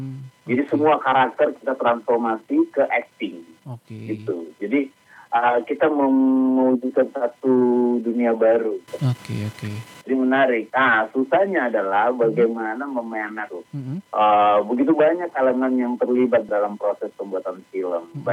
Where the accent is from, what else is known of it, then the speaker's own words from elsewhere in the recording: Yogyakarta, Special Region of Yogyakarta, Indonesia; now in Jakarta, Indonesia; saya dari Jogja ke Jakarta, dari teater sampai Jakarta